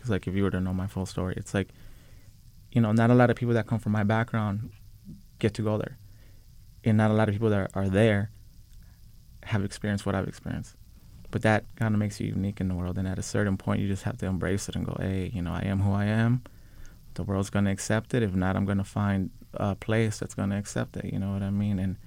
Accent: Los Angeles, California, United States; So I'm from the San Fernando Valley, from the west side. And I've grown up here my whole life.

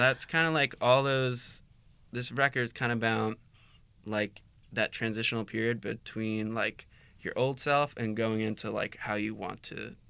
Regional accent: New Jersey, United States; I was born in New Jersey, yeah, and it's kind of like, it's like 15 miles away from Manhattan. So it's like just one of those commuter towns

